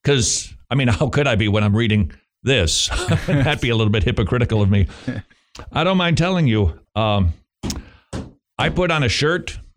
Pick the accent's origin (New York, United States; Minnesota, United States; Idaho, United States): Minnesota, United States; Bloomington; because we grew up in the Midwest, and we didn't talk like that. It was Bloomington, Minnesota.